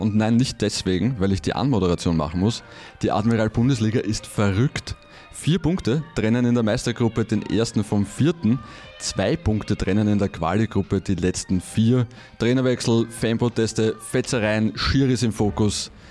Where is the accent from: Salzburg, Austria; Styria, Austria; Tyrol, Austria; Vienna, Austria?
Vienna, Austria; Bei uns in Wien sagt man Eisenbahner dazu, oder?